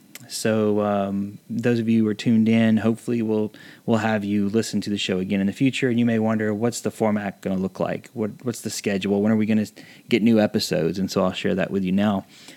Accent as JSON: {"language": "English", "town": "Chattanooga", "region": "Tennessee", "country": "United States", "said": "I'm originally from Chattanooga."}